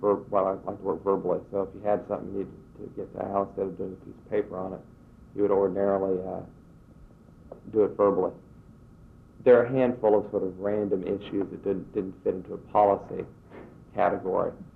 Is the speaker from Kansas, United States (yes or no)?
yes; Wichita, Kansas, United States; I grew up in Wichita.